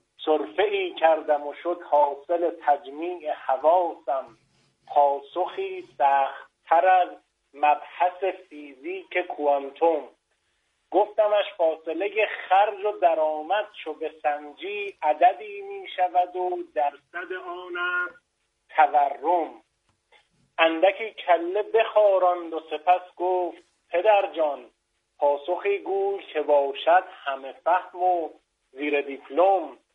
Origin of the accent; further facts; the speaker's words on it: Shiraz, Fars, Iran; also born or lived in Iraq; now in Qom, Iran; من ایرانی هستم، بند متولد عراق هستم، پدرم آبادانیه، مادرم بروجردیه و شیراز بزرگ شدم.